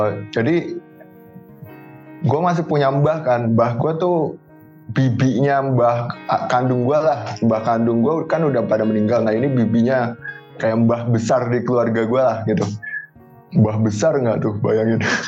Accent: Java, Indonesia; gue kan cuma itulah seperempat Jawa, bokap kan Palembang asli gitu. Terus tapi gue dibesarkan di Jawa.

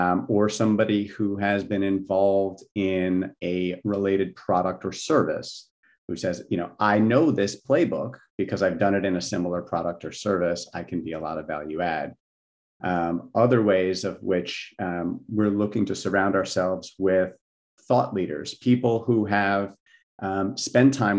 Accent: New Jersey, United States; You know, I grew up in New Jersey where amazing Italian food and Chinese food and bagels and pizza, you know, all of that was surrounding us.

